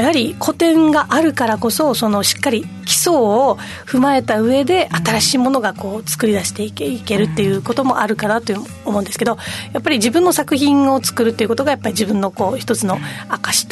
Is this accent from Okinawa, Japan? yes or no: yes; Nago, Okinawa, Japan; 地元が名護です。